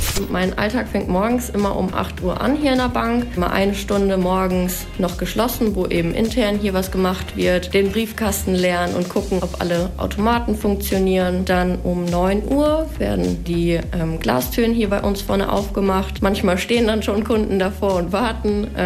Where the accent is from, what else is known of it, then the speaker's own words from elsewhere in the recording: Hüllhorst, North Rhine-Westphalia, Germany; Ich komme aus Hüllhorst